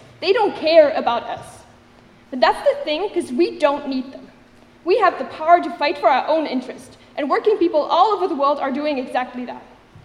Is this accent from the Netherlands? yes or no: no; Germany; spreading all the way from the US to my hometown in Germany.